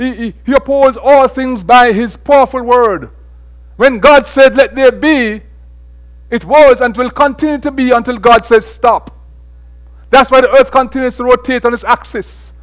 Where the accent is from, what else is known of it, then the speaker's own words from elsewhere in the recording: Jamaica; now in Lebanon, United States; I'm from Jamaica